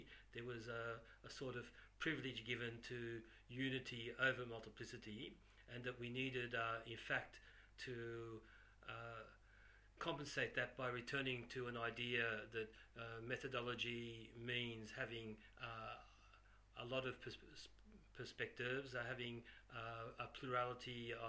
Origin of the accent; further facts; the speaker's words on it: Sydney, New South Wales, Australia; moved away as an adult; now in France; I'm 58 years old. I come from Sydney in Australia. I came to France 30 years ago, or a little more than 30 years ago, to study philosophy